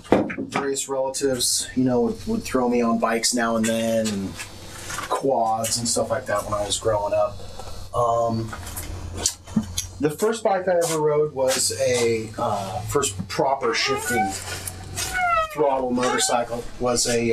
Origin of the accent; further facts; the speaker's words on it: Salinas, California, United States; also born or lived in Santa Cruz; Originally, sure. I'm from Salinas, California.